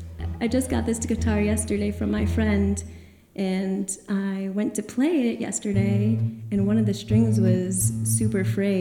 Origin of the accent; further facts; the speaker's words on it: Buffalo, New York, United States; now in Goshen, United States; I'm from Buffalo originally. I live in Goshen.